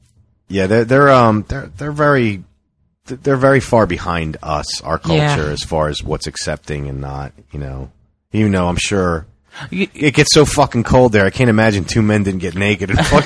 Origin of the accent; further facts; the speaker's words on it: Arkansas, United States; Hey, that's my home state.